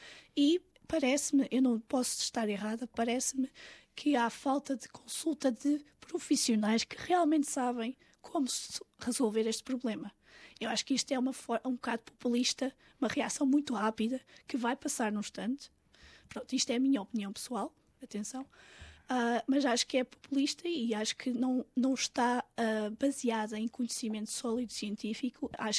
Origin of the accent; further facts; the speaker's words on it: Portugal; also born or lived in Mozambique; porque nós normalmente, crescendo em Portugal, temos uma vida muito confortável